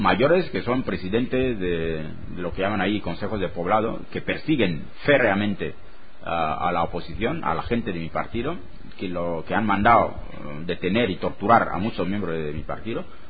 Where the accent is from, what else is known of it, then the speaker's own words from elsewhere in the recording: Mbini, Litoral, Equatorial Guinea; porque yo soy natural de Mbini